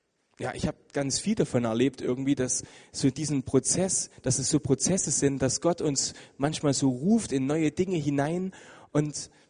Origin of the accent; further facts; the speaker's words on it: Germany; ich bin halt Deutscher, das ist halt so